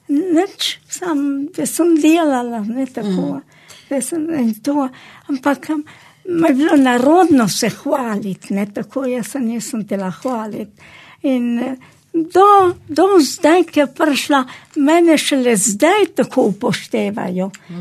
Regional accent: Slovene Littoral, Slovenia; Ja, vsem mi smo vsej Primorci itak se

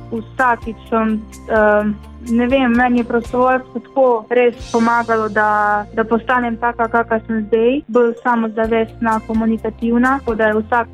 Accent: Bosnia & Herzegovina; now in Slovenia; Ma večinoma poslušam, ker sem iz Bosne, poslušam to balkansko

